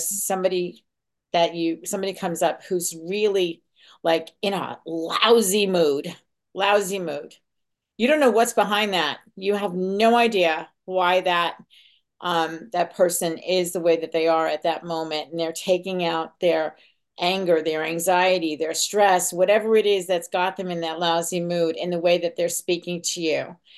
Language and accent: English; Long Island, New York, United States; I grew up on Long Island, and this is the Montauk Lighthouse. This is at the end of at the South Fork of Long Island.